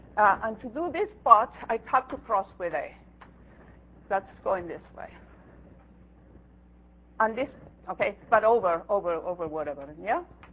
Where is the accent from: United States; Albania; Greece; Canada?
Greece; English is a second language; I come from Greece, excuse me, I don't know how that one's called.